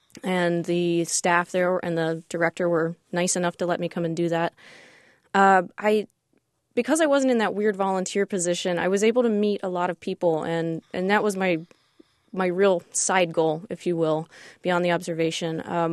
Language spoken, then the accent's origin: English; West Virginia, United States; No, I grew up in West Virginia.